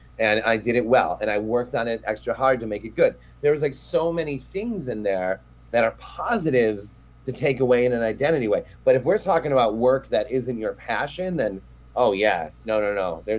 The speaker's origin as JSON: {"language": "English", "region": "Michigan", "country": "United States", "said": "I'm this dude from Michigan and I'm in this New York party"}